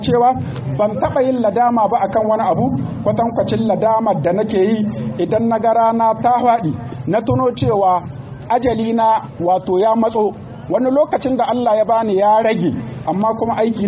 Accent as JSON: {"language": "Arabic", "country": "Niger", "said": "اللهم احفظ بلادنا النيجر واجعله آمنا مطمئنا"}